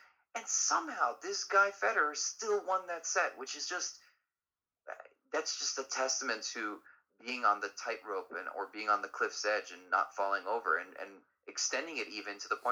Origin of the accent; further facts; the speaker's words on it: United States; And being an American, okay